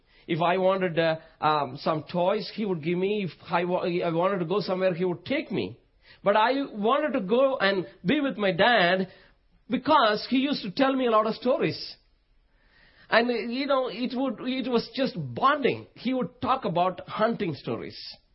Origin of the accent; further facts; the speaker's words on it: India; moved away; when I go back to India and when I visit, my hometown, Coimbatore or Bangalore